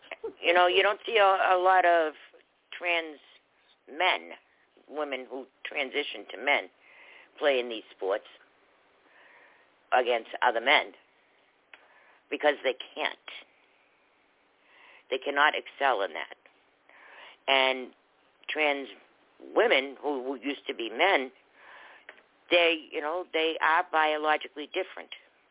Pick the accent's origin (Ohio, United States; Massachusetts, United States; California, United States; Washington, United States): Massachusetts, United States; Boston; I come from Boston originally. My last year of high school was the first year of busing.